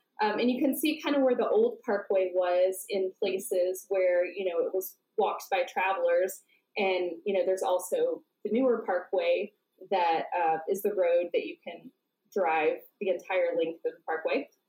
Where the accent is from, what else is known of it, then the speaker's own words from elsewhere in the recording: Tullahoma, Tennessee, United States; also born or lived in New York, United States; So I grew up in Tennessee, just over the border from Alabama, about 30 minutes or so into the state in a town called Tullahoma.